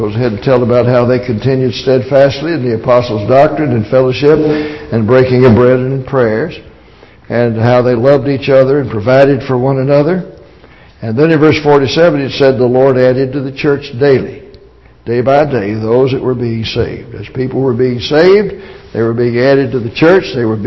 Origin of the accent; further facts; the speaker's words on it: Virginia, United States; I remember how it began in the community where I grew up in Virginia. My folks were members of the Christian Church, and we attended that until I was 11 years old.